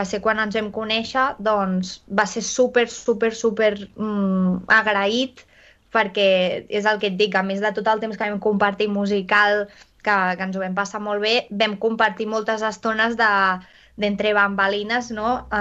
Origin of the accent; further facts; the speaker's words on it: Catalonia, Spain; tots els que som de Catalunya